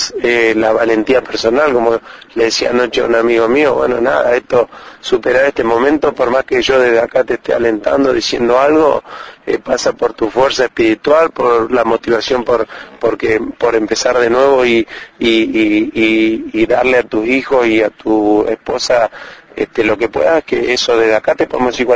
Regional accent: Argentina; a uno como argentino, como ser humano

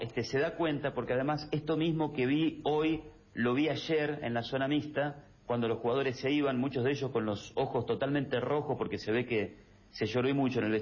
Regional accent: Santa Fe, Argentina; yo soy de Santa Fe, así que tenemos una ruta bastante parecida.

